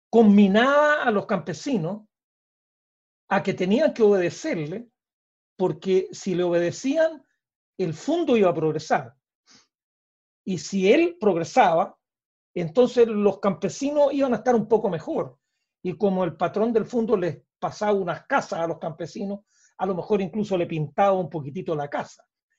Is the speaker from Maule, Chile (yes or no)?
yes; Parral, Maule, Chile; yo cuando niño vivía en Parral, y mi padre, que era español, andaluz